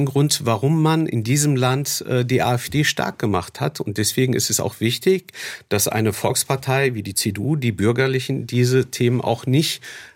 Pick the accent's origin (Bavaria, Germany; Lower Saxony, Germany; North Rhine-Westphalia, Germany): North Rhine-Westphalia, Germany; Recklinghausen; Als ich zum ersten Mal in meiner Heimatstadt Recklinghausen im Ruhrgebiet in den Stadtrat gewählt worden bin